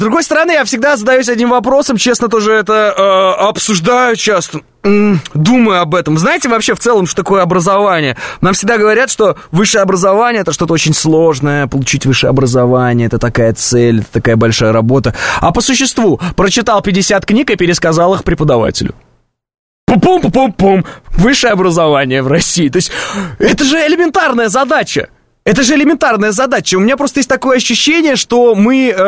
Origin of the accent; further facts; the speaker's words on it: Kazakhstan; а я как истинный казах не могу же учить киргизский